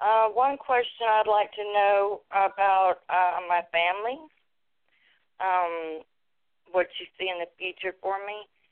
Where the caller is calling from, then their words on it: Georgia, United States; I'm calling from Georgia.